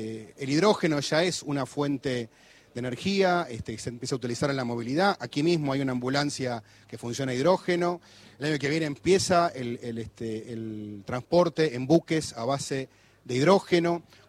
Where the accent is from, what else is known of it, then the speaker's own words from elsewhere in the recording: Argentina; como argentinos, como argentinas